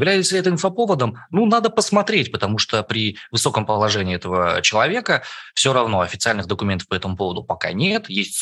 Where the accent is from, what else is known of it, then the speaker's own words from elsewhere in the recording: Siberia, Russia; И то, что мы сибиряки, как мне кажется, ну, это очень хороший повод для эмоциональной привязки.